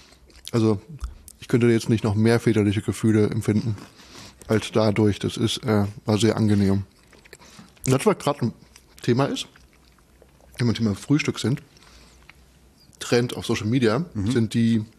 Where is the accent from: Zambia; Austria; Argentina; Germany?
Germany; Darmstadt, Hesse; Familie aus Frankfurt, aber ich bin dann in Darmstadt aufgewachsen.